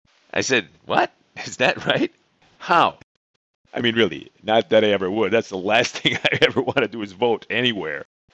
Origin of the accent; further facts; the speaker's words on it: Chicago, Illinois, United States; I said, "Well, I'm used to that. I'm from Chicago."